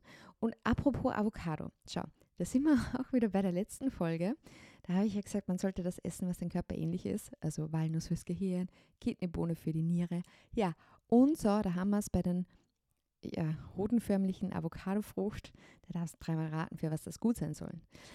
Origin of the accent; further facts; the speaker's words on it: Windhag, Lower Austria, Austria; Übrigens, Wassermelonen, gell, die wachsen auch in Österreich. Bei uns in Windhag setzen wir sie jedes Jahr mit Erfolg an.